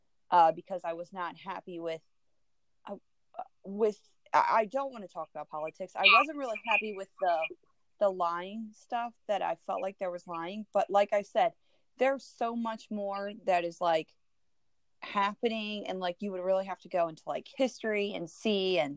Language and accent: English; Maryland, United States; I live in a quiet neighborhood in Baltimore County. My street, like, I grew up in Baltimore County, like, not that far away from here